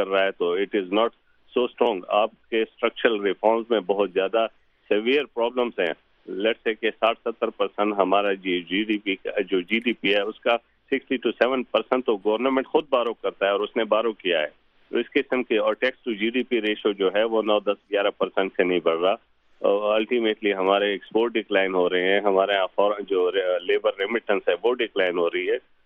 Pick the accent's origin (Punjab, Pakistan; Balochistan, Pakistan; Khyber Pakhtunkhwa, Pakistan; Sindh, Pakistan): Khyber Pakhtunkhwa, Pakistan; میں خود ایک پٹھان آدمی ہوں, آفریدی ہوں, اس ٹرائبل ایریا سے بلانگ کرتا ہوں